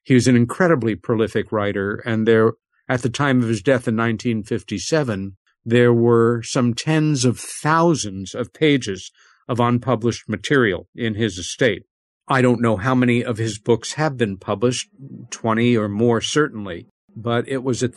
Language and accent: English; New York City, New York, United States; born there; a then very quiet district of the borough where I was born in New York City.